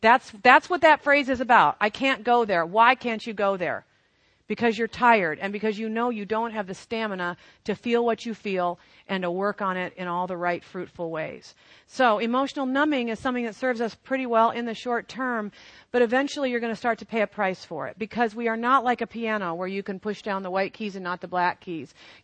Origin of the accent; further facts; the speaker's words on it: Chicago, Illinois, United States; because I'm from Chicago and it was 9:30 my time